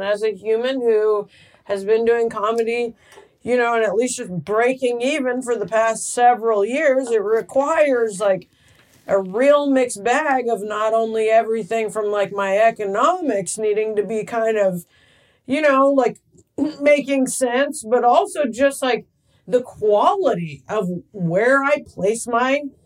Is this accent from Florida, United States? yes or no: no; Indiana, United States; now in Chicago, United States; I'm from Cornfields, Indiana, and it took me like a long time to like fly the coop.